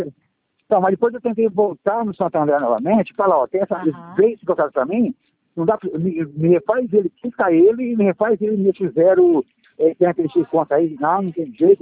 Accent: Matão, São Paulo, Brazil; a minha cidade é Matão

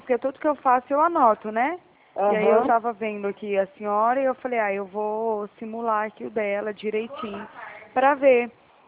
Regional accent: Araraquara, São Paulo, Brazil; Araraquara, São Paulo.

